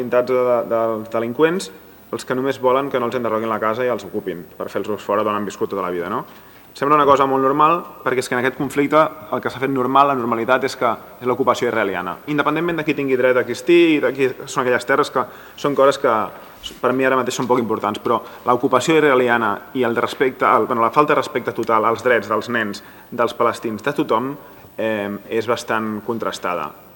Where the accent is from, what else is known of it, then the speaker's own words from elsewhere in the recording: Catalonia, Spain; igual que com que soc català